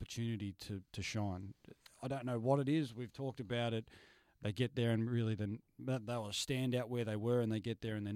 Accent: Australia; As Australian baseball comes back to our hitting is the downfall.

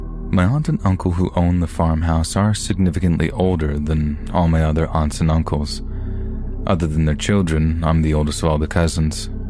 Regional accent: East Coast, United States; I'm from the East Coast, but I went to college at Washington State.

